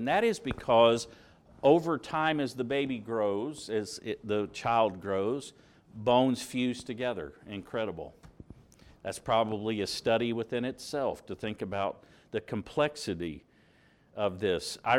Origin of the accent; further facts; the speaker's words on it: Indiana, United States; My brother, he was Eagle Beak. When we were growing up in Indiana